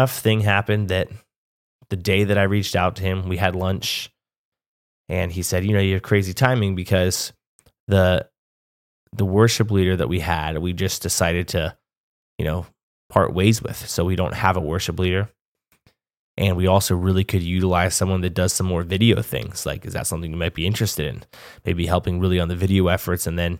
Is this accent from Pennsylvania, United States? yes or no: yes; Pennsylvania, United States; I was back in my hometown, but I was no longer playing music. I had all these new goals, all these new ideas. So I moved back to Pennsylvania